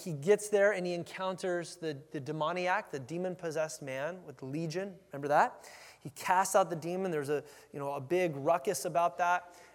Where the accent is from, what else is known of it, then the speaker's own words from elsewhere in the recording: California, United States; I grew up in Southern California, so we're at this mall, I think, down in Thousand Oaks.